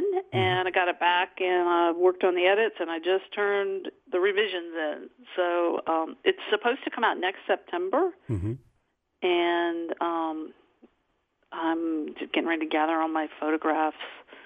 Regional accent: Urbana, Ohio, United States; I'm from Urbana, Ohio, and my mom worked at a factory there off and on as I was growing up.

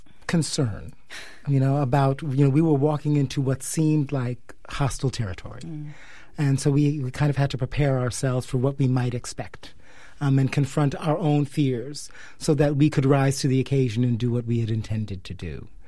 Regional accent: New York, United States; I grew up in New York.

